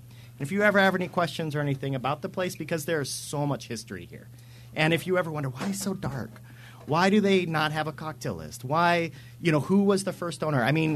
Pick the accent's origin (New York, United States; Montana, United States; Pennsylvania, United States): Montana, United States; now in Seattle, United States; When I grew up in Montana, and then I moved to Seattle, because everybody who grows up in Montana moves to Seattle.